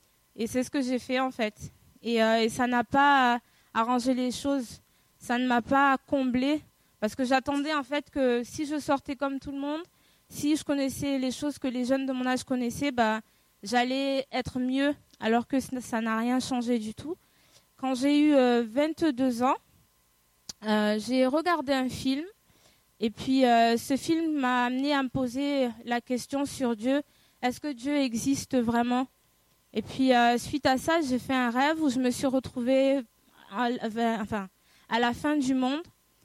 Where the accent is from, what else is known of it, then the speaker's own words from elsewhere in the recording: Haiti; born there; J'ai 29 ans, je suis née en Haïti.